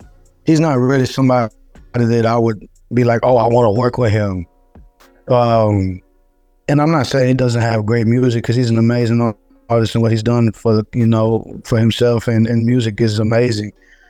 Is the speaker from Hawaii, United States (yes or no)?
no; Texas, United States; I mean, it's where I'm from. I'm a Texan. This is what I am.